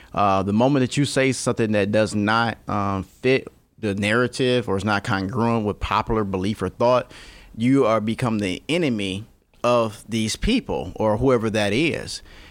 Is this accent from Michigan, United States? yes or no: no; South Bend, Indiana, United States; We're just from South Bend.